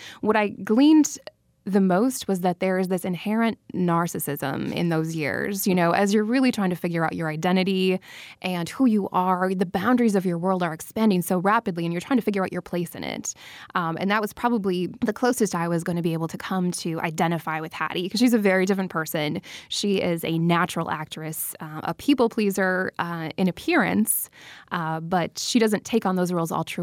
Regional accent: Minnesota, United States; I grew up in the Twin Cities in a small town that's kind of become a suburb over the years because of urban sprawl.

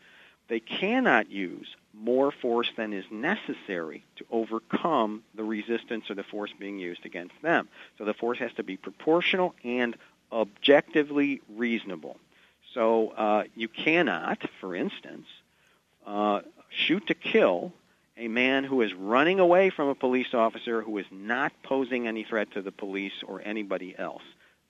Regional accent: Chicago, Illinois, United States; but I grew up in Chicago, too, in the same period.

